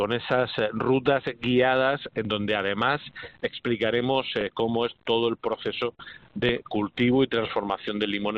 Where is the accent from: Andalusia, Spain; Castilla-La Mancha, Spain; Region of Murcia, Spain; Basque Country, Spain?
Region of Murcia, Spain; Santomera; llevan un trocito de mi tierra, un trocito de Santomera, y eso pues denota la importancia que tiene el limón, no solo para los murcianos y no solo los santomeranos.